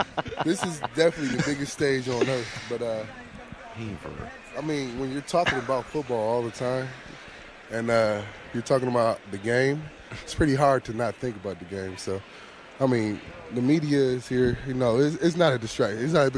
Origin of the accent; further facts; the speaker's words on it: Indiana, United States; I'm from Indiana.